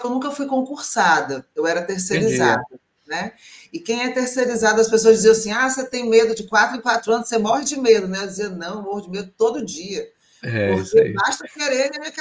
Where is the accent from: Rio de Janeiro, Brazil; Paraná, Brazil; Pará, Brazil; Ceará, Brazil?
Rio de Janeiro, Brazil; Niterói; Eu sou de Niterói